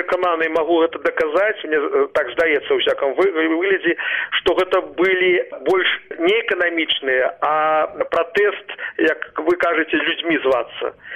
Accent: Belarus; Ми, білоруси, повинні вибрати шлях у Європу.

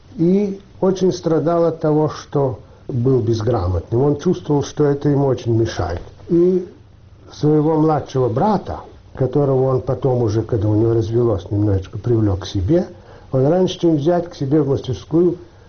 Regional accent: Kyiv, Kyiv City, Ukraine; born there; Я родился в Киеве. Все дети родились в Киеве.

